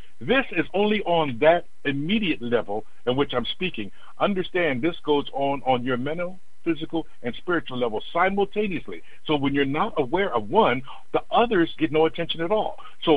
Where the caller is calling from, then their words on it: Pennsylvania, United States; I'm calling from Pennsylvania.